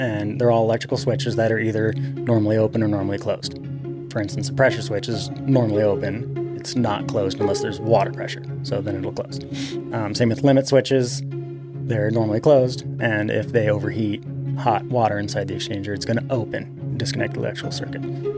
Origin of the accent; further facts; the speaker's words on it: Tucson, Arizona, United States; now in Phoenix, United States; Well, I'm from Tucson originally, and born and raised. I actually moved to Phoenix about 7 years ago, give or take.